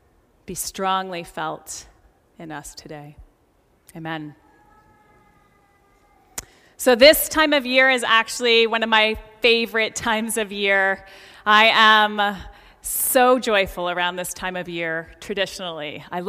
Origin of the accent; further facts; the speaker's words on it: Maine, United States; I was born and raised in Maine and have lived in New England all of my life.